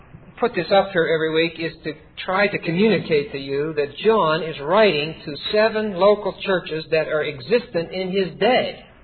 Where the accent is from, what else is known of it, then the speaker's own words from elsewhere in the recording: Pennsylvania, United States; Since Pennsylvania, my home state, was settled by William Penn and by Quakers